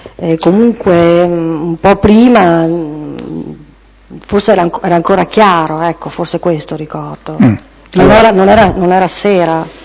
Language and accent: Italian; Trieste, Friuli-Venezia Giulia, Italy; born there; Sono nata a Trieste il 18 giugno del 1959.